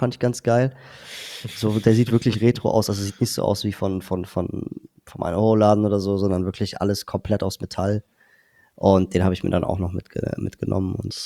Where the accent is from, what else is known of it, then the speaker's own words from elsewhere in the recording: Cologne, North Rhine-Westphalia, Germany; ich komme aus Köln